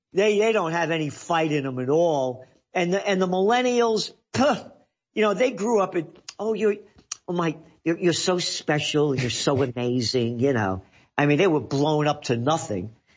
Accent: Bronx, New York, United States; I'm the first of the baby boomers. I'm born in 46 and I grew up in the Bronx

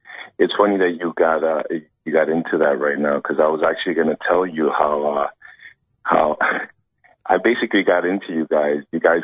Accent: New York, United States; You know, I come from New York, so it's very liberal here.

